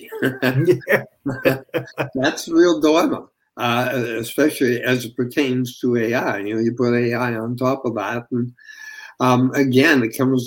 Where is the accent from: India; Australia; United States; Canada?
Canada; And I'm a Canadian, so I don't have a dog in the race.